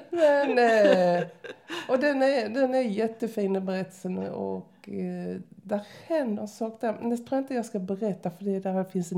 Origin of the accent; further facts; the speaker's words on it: Sweden; Så att som islänning så läser man ju in mycket mer än vad jag kan göra som